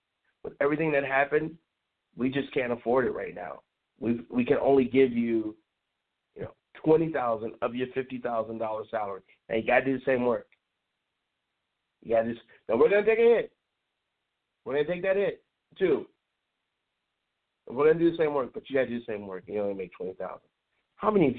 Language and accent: English; Chicago, Illinois, United States; We used to call that when I was growing up in Chicago, family business.